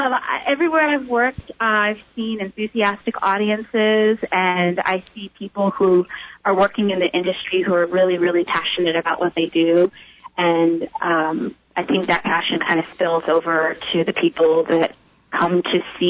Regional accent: Washington, District of Columbia, United States; I grew up in Washington, D.C.

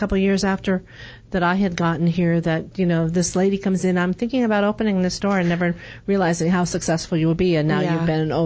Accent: California, United States; now in Prescott Valley, United States; I come from California, so we had like three drive-in movies, and I wasn't allowed to go to drive-in movies when I was dating

